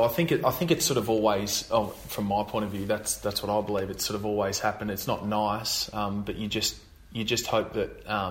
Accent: Finley, New South Wales, Australia; I know that from where I grew up in Finlay. It was probably 2,500 people when I was there

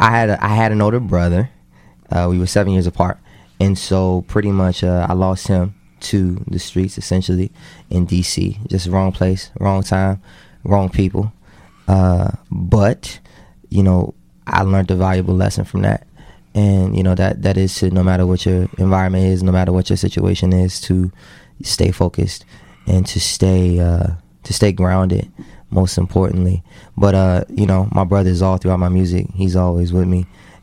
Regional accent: Washington, District of Columbia, United States; I'm from Washington, D.C. originally.

